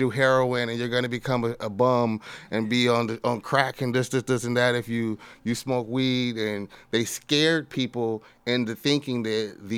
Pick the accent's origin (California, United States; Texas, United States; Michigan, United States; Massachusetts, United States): Texas, United States; Austin; I'm from Austin.